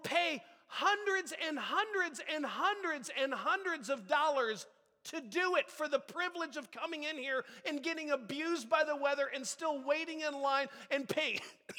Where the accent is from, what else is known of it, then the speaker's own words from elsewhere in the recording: California, United States; Like, we're from NorCal, we know what a storm looks like, right?